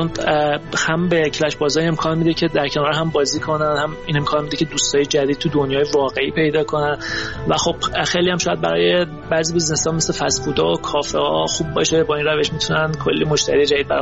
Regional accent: Iran; از اینکه به عنوان یه ایرانی بازی ایرانی مصرف میکنن هم یه حس خوبی بهم میده

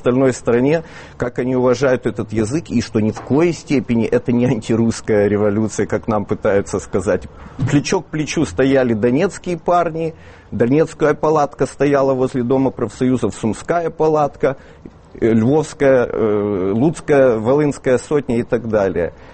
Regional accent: Odesa, Odesa Oblast, Ukraine; я сам родом из Одессы.

